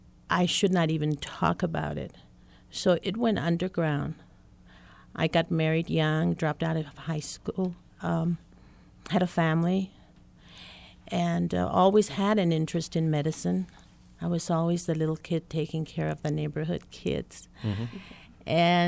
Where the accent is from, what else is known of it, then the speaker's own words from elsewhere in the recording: El Paso, Texas, United States; And so I grew up in El Paso, Texas, in a very poor section of town.